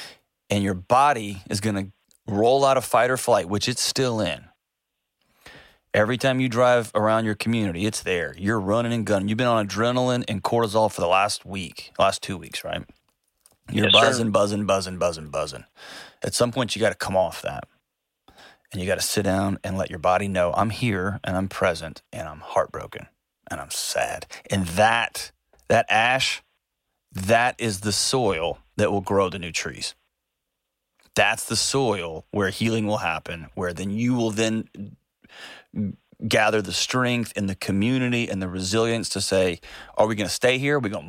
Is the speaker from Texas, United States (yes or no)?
yes; Houston, Texas, United States; born or raised there